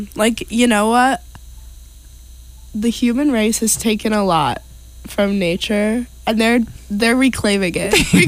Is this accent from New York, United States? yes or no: no; Connecticut, United States; You know, I'm from Connecticut. I'm not too far away.